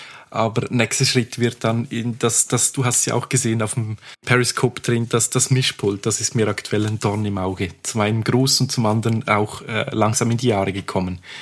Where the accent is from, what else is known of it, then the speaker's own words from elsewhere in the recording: Zurich, Switzerland; Und die Ausstellung wird ab eben dem 25.09. bei uns in Zürich stationiert sein.